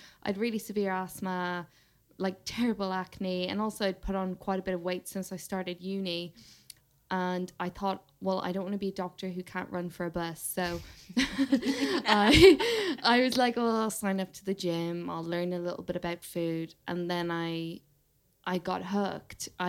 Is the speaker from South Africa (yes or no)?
no; Ireland; So I grew up in Ireland and I did the equivalent of the A-levels.